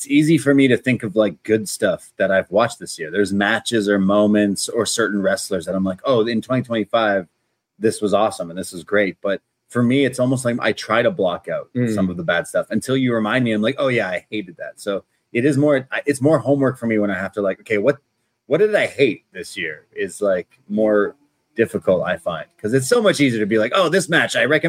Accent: Canada; as a Canadian.

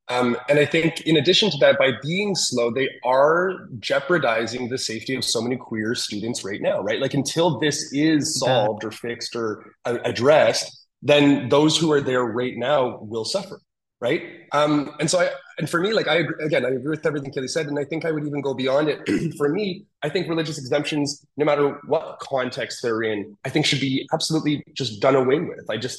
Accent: Canada; I come from Canada. I am Canadian. And I am not American.

